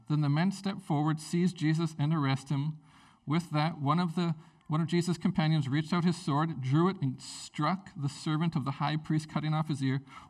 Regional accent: Prince Rupert, British Columbia, Canada; Like, I'm a teenager from Prince Rupert.

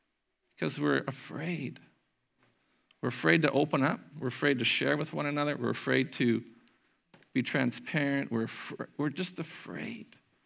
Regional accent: Prince Rupert, British Columbia, Canada; But can you remember a day when on Sunday, when I grew up in Prince Rupert, like it was hard to find milk or eggs because everything was closed

